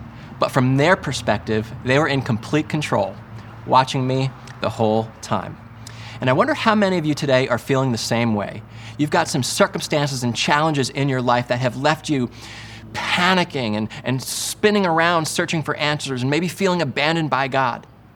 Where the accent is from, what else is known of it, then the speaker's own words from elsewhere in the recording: East Coast, United States; I grew up on the East Coast, and when I was a little kid, I used to love to go to the beach, the Jersey Shore